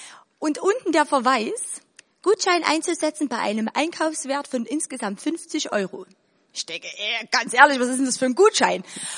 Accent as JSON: {"language": "German", "town": "Chemnitz", "region": "Saxony", "country": "Germany", "said": "ich habe immer schon ganz bewusst gesagt, ich komme aus Deutschland. Und dann haben die Leute immer schon gefragt, aus welcher Stadt kommst du denn? Und dann habe ich gesagt, Chemnitz."}